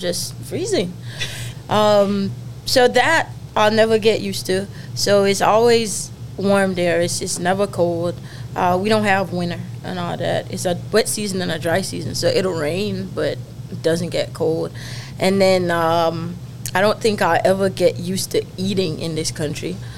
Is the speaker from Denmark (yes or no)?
no; Jamaica; I'm actually from Jamaica. Like the country Jamaica.